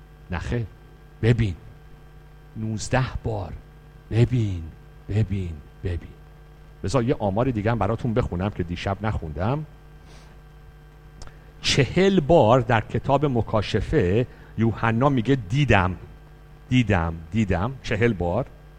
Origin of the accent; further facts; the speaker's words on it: Iran; moved away; ما که اصلا از ایران اومدیم بیرون که آزاد شیم از دین و مذهب.